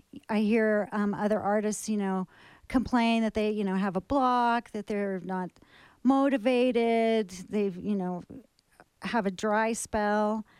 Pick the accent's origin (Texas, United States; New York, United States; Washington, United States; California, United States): Texas, United States; El Paso; also born or lived in Denver; now in New Mexico, United States; And so I had some family here, and I grew up in El Paso, and we used to come here, you know, a lot every year on vacation. So I was, you know, very familiar with New Mexico